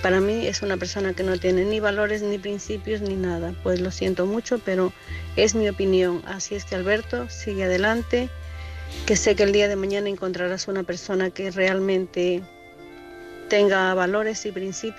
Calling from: Santiago de Compostela, Galicia, Spain; de Santiago de Compostela.

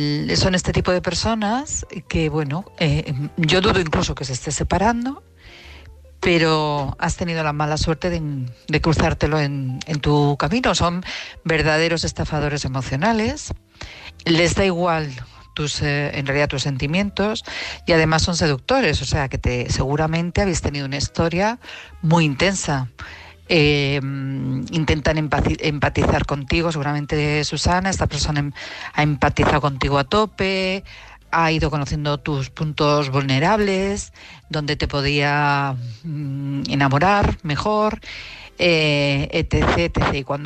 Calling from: Madrid, Community of Madrid, Spain; de Madrid, esta vez no se me olvida.

